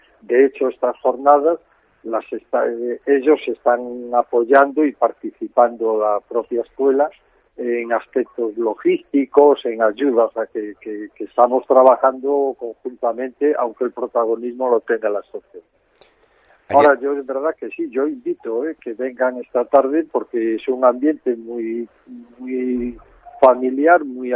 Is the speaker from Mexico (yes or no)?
no; Marín, Galicia, Spain; yo soy de Marín, o sea que vengo aquí y soy un hermano más, un gallego más.